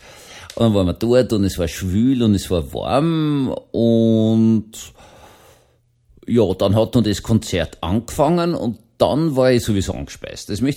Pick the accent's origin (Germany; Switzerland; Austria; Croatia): Austria; Vienna; Ich bin schließlich in Rufweite vom Obelisken aufgewachsen und eigentlich im Schlosspark von Schönbrunn drinnen aufgewachsen